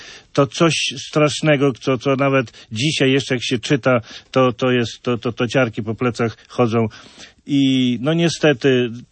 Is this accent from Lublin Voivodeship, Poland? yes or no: yes; Tomaszów Lubelski, Lublin Voivodeship, Poland; bo jesteś krajanem, ja jestem też z Tomaszowa Lubelskiego